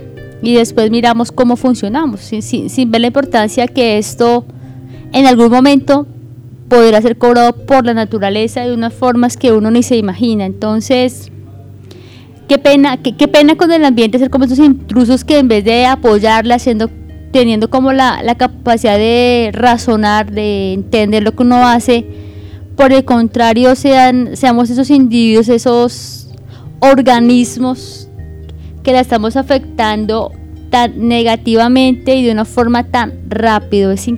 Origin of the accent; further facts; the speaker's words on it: Bogotá, Colombia; hay una pregunta que yo como bogotana me hago, y es ¿cómo se expandirá Bogotá